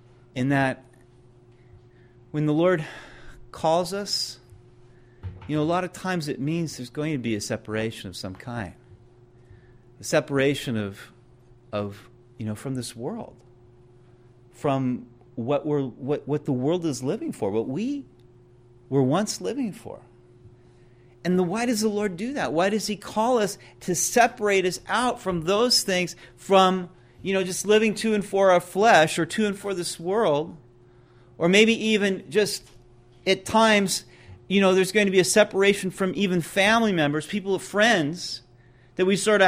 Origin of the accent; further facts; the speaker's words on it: California, United States; I'd been born and raised in California.